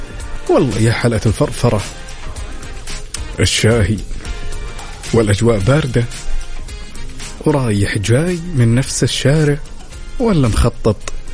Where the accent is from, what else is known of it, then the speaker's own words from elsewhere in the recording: Jeddah, Makkah Province, Saudi Arabia; يا ولد هذا أنا وإنت من جدة